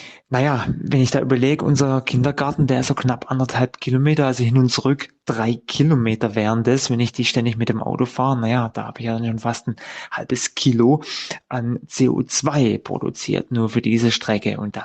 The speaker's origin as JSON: {"language": "German", "town": "Bühl", "region": "Baden-Württemberg", "country": "Germany"}